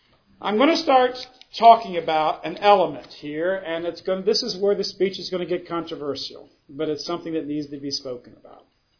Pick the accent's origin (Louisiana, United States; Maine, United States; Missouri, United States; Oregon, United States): Louisiana, United States; When I grew up in Louisiana, my country was 90% European American, 90% European American.